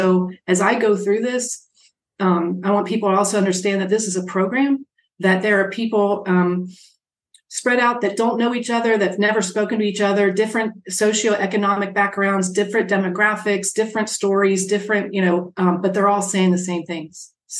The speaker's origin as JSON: {"language": "English", "region": "East Coast", "country": "United States", "tie": "born or raised there", "moved": "as an adult", "said": "So in 2000, I grew up on the East Coast, and in 2000, I moved to Colorado. Okay. For a job."}